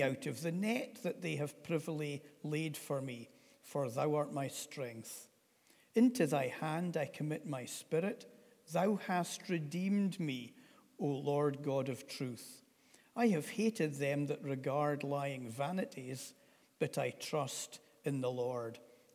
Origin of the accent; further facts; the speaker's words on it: Aberdeen, Scotland, United Kingdom; I come from Aberdeen. I was born on the 20th of June, 1967.